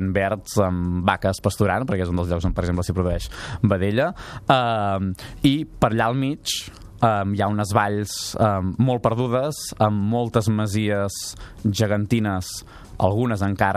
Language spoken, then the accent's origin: Catalan; Manresa, Catalonia, Spain; com a manresà m'estimo més perquè parcialment està dins del municipi de Manresa